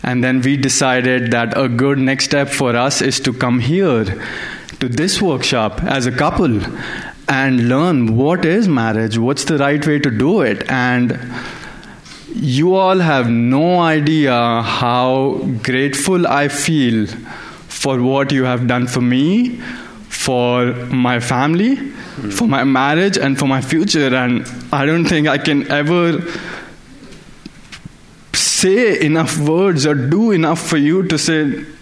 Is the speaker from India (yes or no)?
yes; India